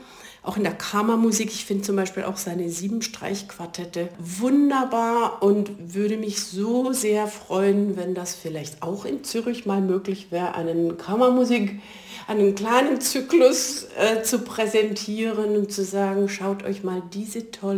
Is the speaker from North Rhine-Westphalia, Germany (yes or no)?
no; Lahr, Baden-Württemberg, Germany; im badischen Lara in meiner Heimat mit 5 oder so